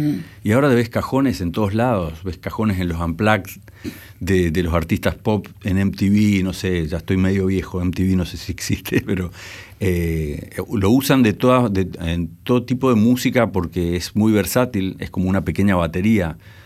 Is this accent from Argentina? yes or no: yes; Godoy Cruz, Mendoza, Argentina; also born or lived in San Rafael; Nací en San Rafael, pero muy temprana edad viví en Godoy Cruz, en Villa Hipódromo, por esa zona.